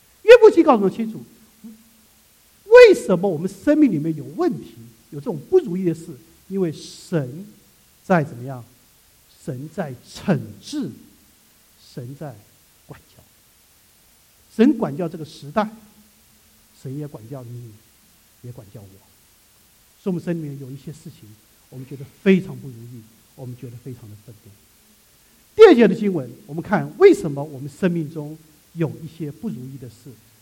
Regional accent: China; now in United States; 今天我们是一个中国人，我们住在湾区

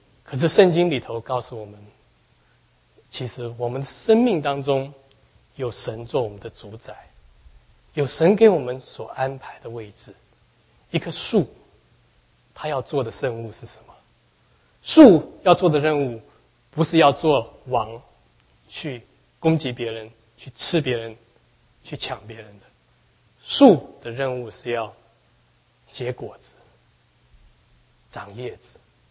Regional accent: China; 那我们中国人讲，一般来说诗人讲到树通常都是这种形式的

